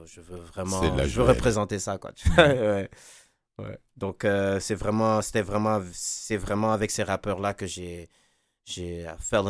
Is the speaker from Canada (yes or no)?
yes; Montreal, Quebec, Canada; also born or lived in Sherbrooke / Dakar; J'ai grandi plus à Montréal. Mmh. Et puis, vraiment, c'est Montréal que je connais. Et j'ai vécu 5 ans aussi à Dakar.